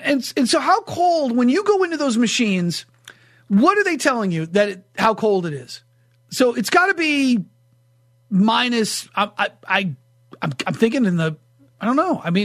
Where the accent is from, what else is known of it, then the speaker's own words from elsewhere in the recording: New Hampshire, United States; I grew up in New Hampshire and we always were told, you know, exposed skin.